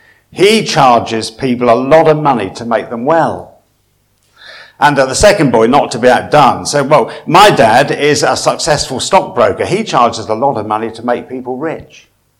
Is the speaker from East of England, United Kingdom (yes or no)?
yes; East of England, United Kingdom; I come from Suffolk, where you probably know we're a little bit backward